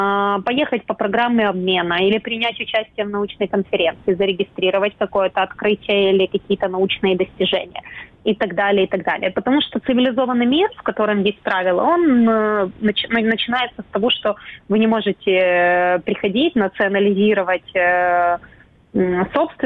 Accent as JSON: {"language": "Russian", "region": "Crimea", "country": "Ukraine", "said": "я сама из Крыма."}